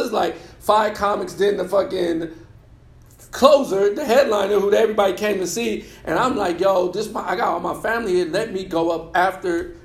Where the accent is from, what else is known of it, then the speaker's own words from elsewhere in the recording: New Orleans, Louisiana, United States; now in Los Angeles, United States; I'm from New Orleans, but I didn't start comedy in New Orleans. I started out here in L.A.